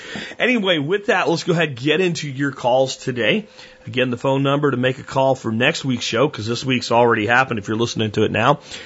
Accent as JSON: {"language": "English", "town": "Jacksonville", "region": "Florida", "country": "United States", "tie": "born or raised there", "said": "I grew up in Jacksonville, Florida. That's why I know this."}